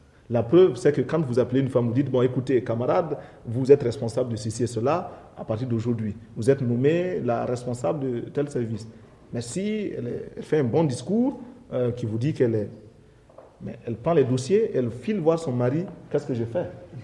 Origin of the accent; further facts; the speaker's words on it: Burkina Faso; toute la mentalité chez nous en Volta est faite de telle sorte